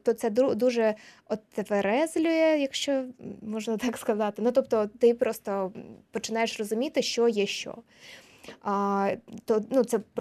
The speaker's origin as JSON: {"language": "Ukrainian", "town": "Luhansk", "region": "Luhansk Oblast", "country": "Ukraine", "tie": "born or raised there", "said": "я після початку війни я не попала в Луганськ, звідки я родом, тому що, власне, там був кордон"}